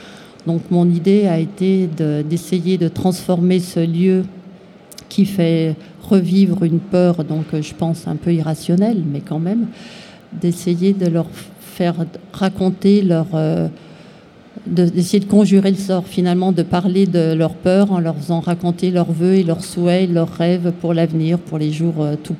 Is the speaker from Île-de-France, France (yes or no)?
no; Grenoble, Auvergne-Rhône-Alpes, France; Oui, je suis grenobloise.